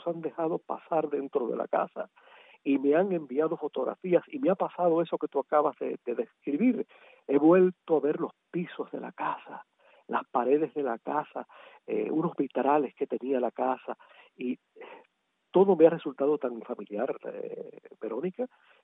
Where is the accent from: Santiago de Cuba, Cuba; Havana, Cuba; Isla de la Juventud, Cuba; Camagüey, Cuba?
Santiago de Cuba, Cuba; Palma Soriano; moved away; ya que hablamos de comida y de Palma Soriano, que otra cosa que extraño de mi pueblo son unas empanaditas de guayaba